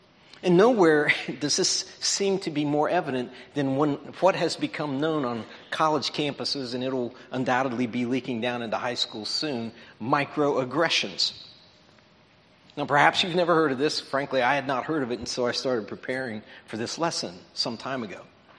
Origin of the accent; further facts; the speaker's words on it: Cincinnati, Ohio, United States; Well, I'm from down around Cincinnati, Ohio.